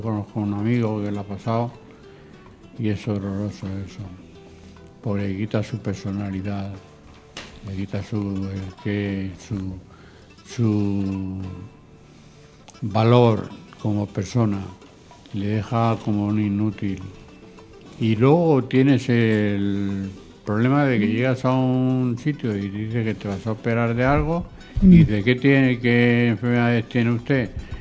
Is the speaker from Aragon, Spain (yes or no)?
no; Leganés, Community of Madrid, Spain; Aunque somos de Leganés, somos de Fuenlabrada también y de la zona sur.